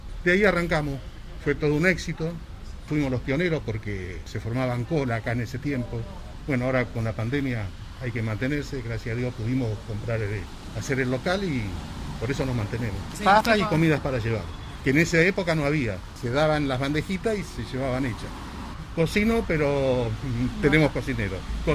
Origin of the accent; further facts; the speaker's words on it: Río Colorado, Río Negro, Argentina; now in Neuquén, Argentina; Nosotros venimos de Río Colorado, un pueblito de Río Negro.